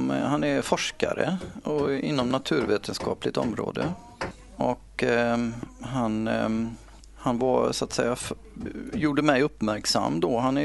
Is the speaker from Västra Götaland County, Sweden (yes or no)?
yes; Borås, Västra Götaland County, Sweden; jag är från Borås från början, född och uppvuxen där. Sen har jag gått genom Handelshögskolan i Göteborg. Och jag är så pass att jag har vuxna barn